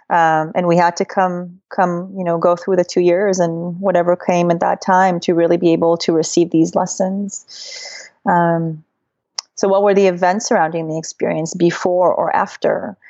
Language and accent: English; Los Angeles, California, United States; Well, I'm from Los Angeles, and I am the founder of Psychedelia, Psychedelic Experience Integration Los Angeles